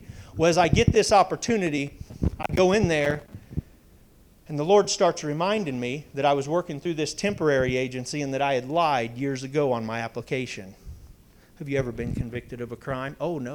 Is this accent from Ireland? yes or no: no; Florida, United States; I grew up in Florida, Sarasota County, Florida.